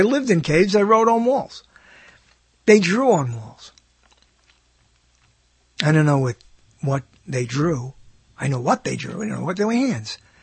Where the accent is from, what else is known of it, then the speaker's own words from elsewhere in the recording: New York, United States; I grew up in New York, and that's, you know, that's a terrible, terrible thing to admit.